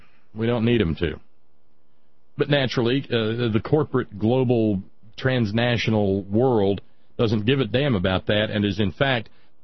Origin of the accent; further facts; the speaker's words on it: Appalachia, United States; Like I said, I'm an Appalachian, and I've got a voice.